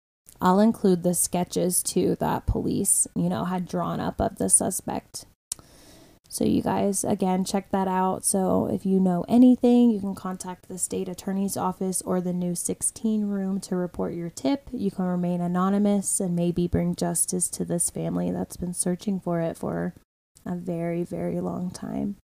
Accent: Florida, United States; now in Colorado, United States; And I'm not really used to that because I'm from Florida and I feel like fucking everybody goes to Florida on tour.

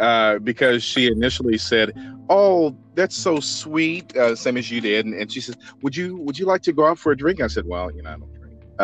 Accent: Midwest, United States; I'm originally from the Midwest

